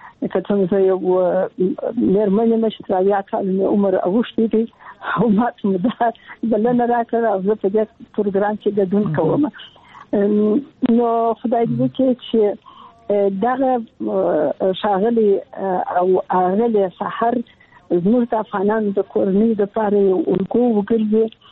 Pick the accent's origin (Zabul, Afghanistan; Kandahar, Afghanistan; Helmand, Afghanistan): Kandahar, Afghanistan; also born or lived in Kabul; زه د کندهار یم د کندهار د نړۍ انالیسې کې مې زده کړې وکړې او کابل پوهنتون ته ولاړم